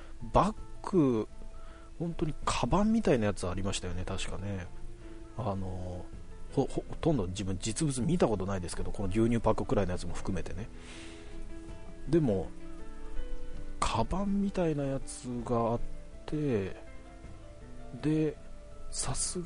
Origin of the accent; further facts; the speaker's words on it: Kanagawa, Japan; 関東、まあ自分神奈川ですけど、